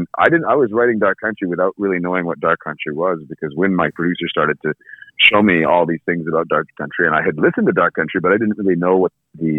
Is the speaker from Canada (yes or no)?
yes; Sawyerville, Quebec, Canada; now in Waterville, Canada; I grew up just outside of Sawyerville and now in Waterville.